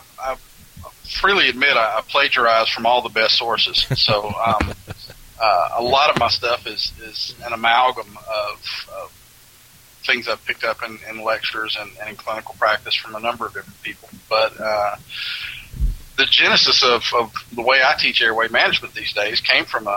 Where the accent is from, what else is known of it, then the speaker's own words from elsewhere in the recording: Monroe, Louisiana, United States; now in Kinder, United States; I'm originally from Monroe, the northern part of the state, but I live in Kinder in southwest Louisiana now.